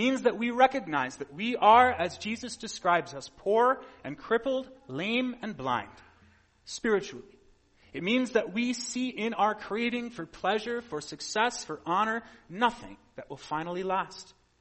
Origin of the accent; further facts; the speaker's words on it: Wisconsin, United States; also born or lived in Minnesota; I grew up in Wisconsin and Minnesota.